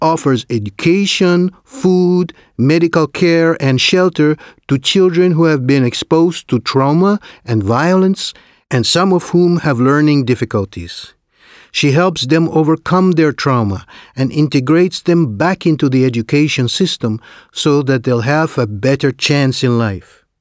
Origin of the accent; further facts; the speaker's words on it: Rio de Janeiro, Brazil; from my hometown, Rio de Janeiro.